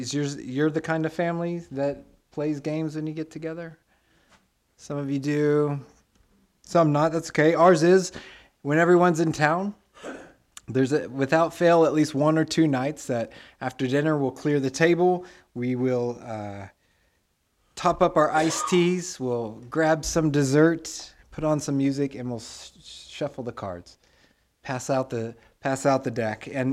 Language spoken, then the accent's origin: English; Tyler, Texas, United States; Tommy, Barbara, Manny, they come from my hometown of Tyler, Texas.